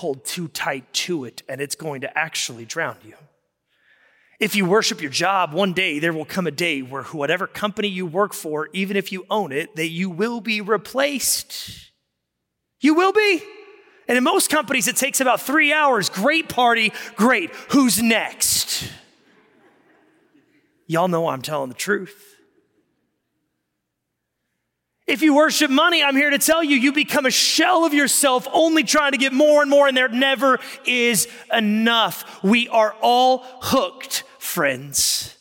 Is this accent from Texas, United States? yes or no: yes; Texas, United States; Because we're from Texas, so we might mean different things.